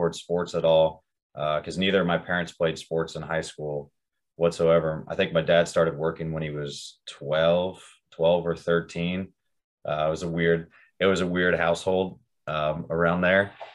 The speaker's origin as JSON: {"language": "English", "town": "Oceanside", "region": "California", "country": "United States", "tie": "born or raised there", "said": "I really like my hometown, like down in San Diego area, Oceanside to be specific."}